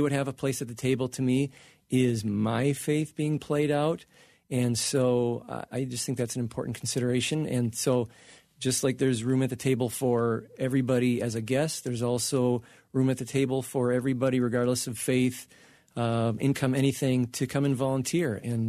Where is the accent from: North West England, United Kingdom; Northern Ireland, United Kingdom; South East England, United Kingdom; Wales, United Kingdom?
Wales, United Kingdom; So I'm Welsh, and so I have to promote the leek, which is really important to that culture.